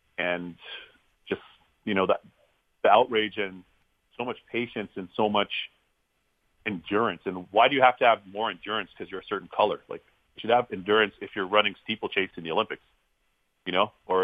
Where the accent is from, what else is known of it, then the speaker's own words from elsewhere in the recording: Canada; now in United States; So my ancestral home's Barbados in the Caribbean. You know, I was born and raised in Canada, and home for me is the United States.